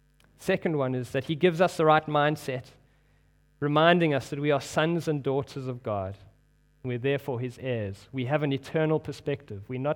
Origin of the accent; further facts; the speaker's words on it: South Africa; growing up in South Africa, you cannot avoid but watching rugby.